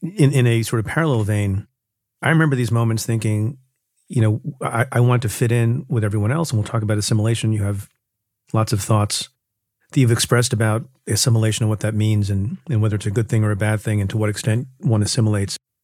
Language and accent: English; New Jersey, United States; I grew up in Jersey.